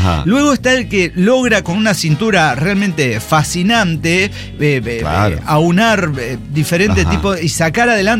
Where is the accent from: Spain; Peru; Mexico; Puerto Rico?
Mexico; yo tengo mi documentación. Es que soy mexicano.